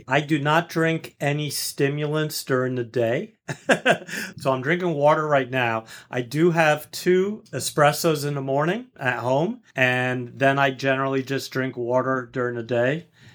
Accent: New York City, New York, United States; I'm born and raised in New York City, so everything I'm about to say happened in New York.

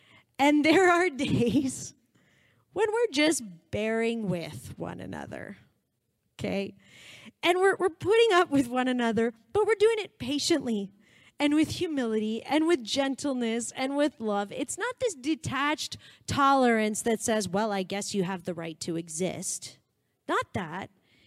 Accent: Canada; we're Canadian, we're super polite

